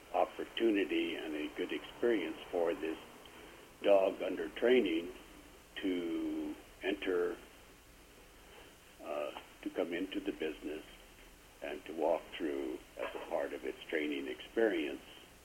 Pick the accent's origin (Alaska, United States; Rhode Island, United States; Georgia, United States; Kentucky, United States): Alaska, United States; Juneau; I am from Juneau.